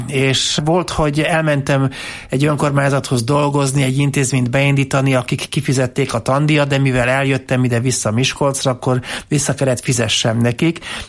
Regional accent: Transylvania, Romania; moved away as an adult; now in Hungary; Tehát engem 1990-ben vettek fel, de akkor még Erdélyből jöttem tanulni, és román állampolgár minősültem

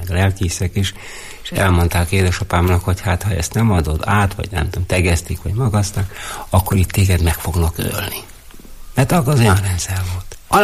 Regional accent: Gârceiu, Sălaj, Romania; Én szilágysági gyerek vagyok, ott születtem Szilágy Görcsönybe. Apai, anyai ágon gazdálkodtak, paraszt emberek voltak

